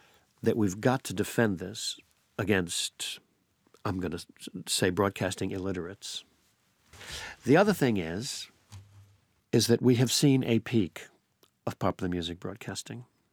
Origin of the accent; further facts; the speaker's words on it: United States; It upsets me so much that my home country of the United States had the opportunity financially to construct an outstanding broadcasting system and did not.